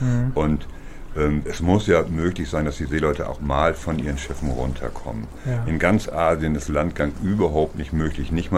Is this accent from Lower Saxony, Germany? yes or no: yes; Lower Saxony, Germany; ich komme eigentlich aus Ostfriesland. Und mein Papa war Pastor auf dem Dorf Wiesens bei Aurich.